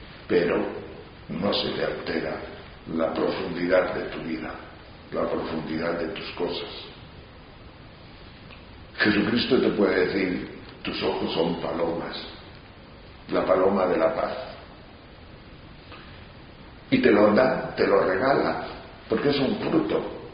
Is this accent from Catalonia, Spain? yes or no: no; Tejerina, Castile and León, Spain; por el monte Galaad, por las montañas de mi pueblo de Tejerina.